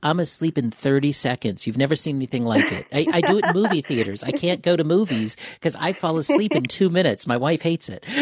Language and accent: English; Florida, United States; I'm from Florida. So for us, 67 is when we put heavy jackets on.